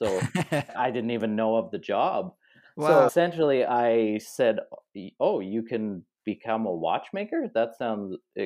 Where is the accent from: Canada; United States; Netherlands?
Canada; Saskatoon, Saskatchewan; Well, I mean, I grew up here in Saskatoon, so there wasn't a lot of watchmaking around me.